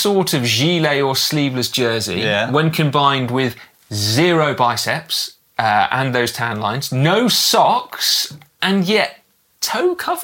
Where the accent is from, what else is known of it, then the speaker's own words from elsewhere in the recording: Bristol, South West England, United Kingdom; Yeah, my hometown.